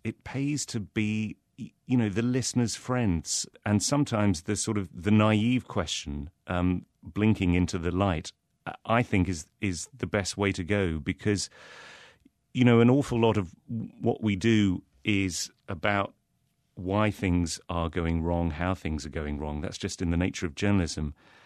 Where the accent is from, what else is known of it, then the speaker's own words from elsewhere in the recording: England, United Kingdom; accent: English; And I, for all my pretentious English accent, I'm an immense fan of American football.